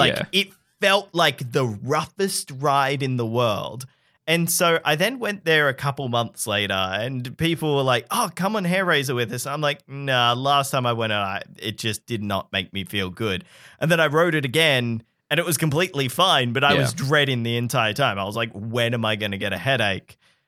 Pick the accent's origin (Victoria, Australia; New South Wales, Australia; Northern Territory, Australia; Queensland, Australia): New South Wales, Australia; Sydney; I grew up in Sydney. I grew up with Wonderland